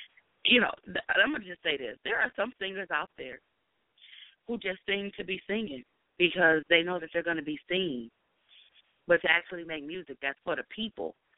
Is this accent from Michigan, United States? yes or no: yes; Detroit, Michigan, United States; I'm in California. I'm from Detroit, but I'm in California, yes.